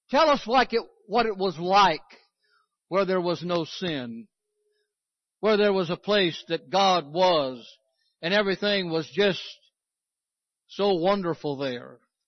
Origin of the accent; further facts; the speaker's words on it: California, United States; now in Texas, United States; don't call me a Californian. I'm a Texan. I was raised with them. I got that blood in me, and I got here as quickly as I could. But I grew up in the land of earthquakes.